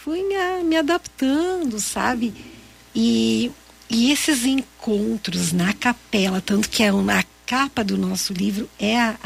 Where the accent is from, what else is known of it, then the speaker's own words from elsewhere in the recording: Santo Ângelo, Rio Grande do Sul, Brazil; eu morava em Santo Ângelo. Eu nasci em Santo Ângelo e morava na cidade.